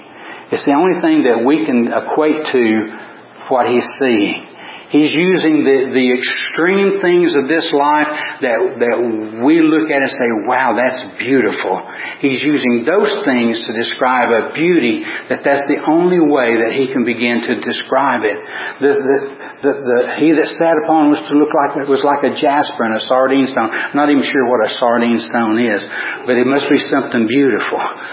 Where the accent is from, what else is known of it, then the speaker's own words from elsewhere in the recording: Tennessee, United States; Growing up in East Tennessee, the TVA lakes that are there, I used to do some fishing back then.